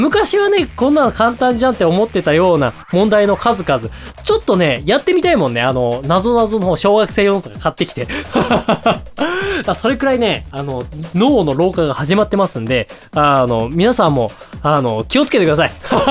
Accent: Hokkaido, Japan; 私の故郷北海道はね、そろそろね、雪が降り始めてる頃なんじゃないかなと思います。

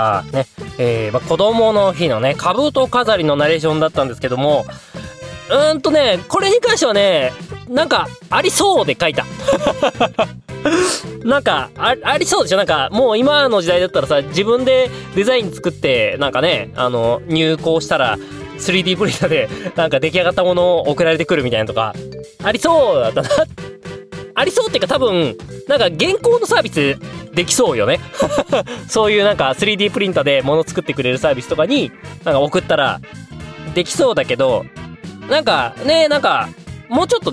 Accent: Hokkaido, Japan; 私のね、出身地北海道は今おそらくお花見してるでしょうくらいの時期なので

